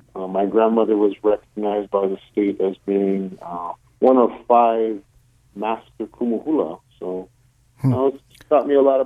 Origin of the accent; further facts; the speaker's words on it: Hawaii, United States; also born or lived in California / Oregon; now in Maui, United States; I was born and raised in Hawaii and had an opportunity to go to college in the mainland in California, and then I lived in Oregon.